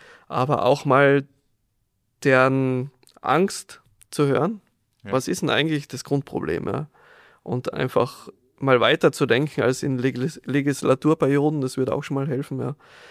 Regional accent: Tyrol, Austria; ich bin jetzt in Tirol aufgewachsen, in Osttirol, ja, da ist jetzt auch... durchaus raues Wetter

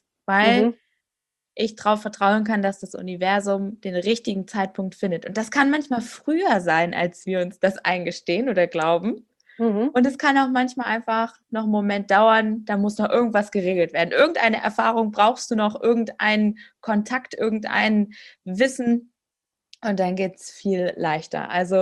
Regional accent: Germany; also born or lived in Finland; die andere Seite der Medaille als Deutsche in Finnland.

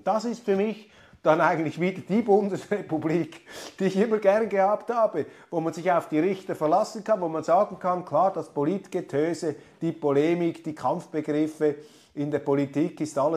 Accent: Switzerland; Das klingt jetzt etwas überheblich, wenn man das als Schweizer um 25% Deutscher sagt

